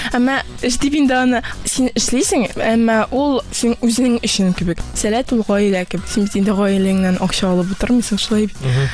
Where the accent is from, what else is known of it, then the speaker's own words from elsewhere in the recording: Almetyevsk, Tatarstan, Russia; Мин үзем Әлмәттән, КДУ-ның журфагында укыйм.